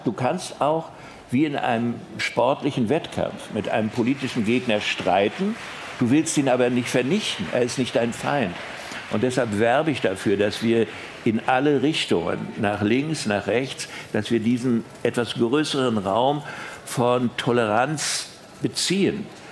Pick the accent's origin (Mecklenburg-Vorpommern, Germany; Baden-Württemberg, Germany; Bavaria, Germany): Mecklenburg-Vorpommern, Germany; wie ich als Mecklenburger, also mit meiner Herkunft von Bratkartoffeln und Hering, dann plötzlich in Berlin-Kreuzberg auf die Dönerbuden stoße